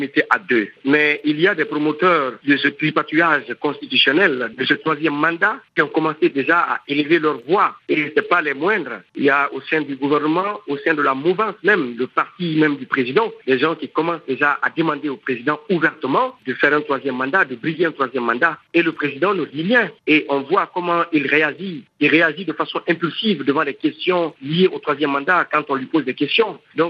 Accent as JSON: {"language": "French", "country": "Guinea", "said": "moi, je suis guinéen, et j'ai été arrêté 3 fois dans mon pays"}